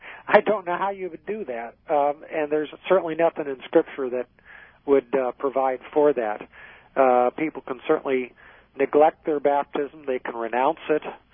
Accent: California, United States; and this is, see, I grew up in California. Maybe I have a different perspective than some people on this.

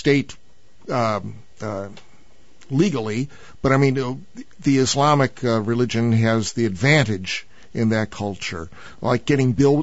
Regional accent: Chicago, Illinois, United States; now in St. Louis, United States; you know, I'm from Chicago originally, so at night I try to listen to some Chicago radio.

